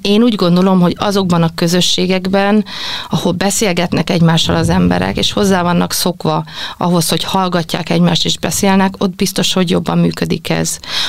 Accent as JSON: {"language": "Hungarian", "region": "Szabolcs-Szatmár-Bereg", "country": "Hungary", "said": "én szatmári vagyok, Szabolcs-Szatmár-Bereg megyei származású"}